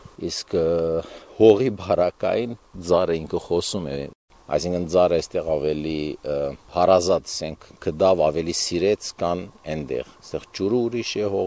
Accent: Syria; moved away; մենք Սիրիայից ենք եկել, էլի գմնա հայրենիք Սիրիան, որտեղ ծնվել ենք, մեծացել ենք

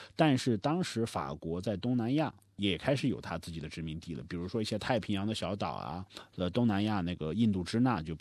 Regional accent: Adelaide, South Australia, Australia; 因为我是在阿德莱德读的书，我在阿德莱德长大

